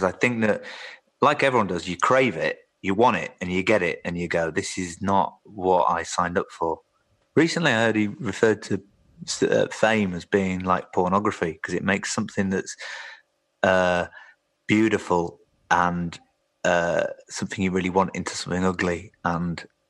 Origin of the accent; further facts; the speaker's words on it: Yorkshire and the Humber, United Kingdom; Yeah, but mainly country music, which is weird, growing up in West Yorkshire.